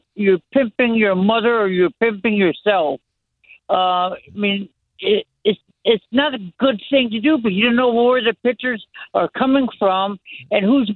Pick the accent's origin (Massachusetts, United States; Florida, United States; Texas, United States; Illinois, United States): Florida, United States; also born or lived in West Point, United States; I'm from Florida. I was born in West Point, New York.